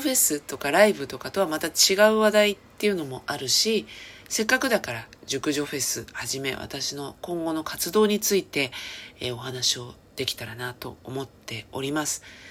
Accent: Chiba, Japan; だから、私の地元千葉県の方でも

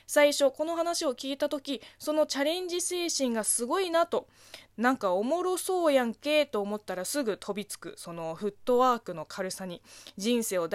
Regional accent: China; Japanese is a second language; この番組は中国生まれ中国育ちの私

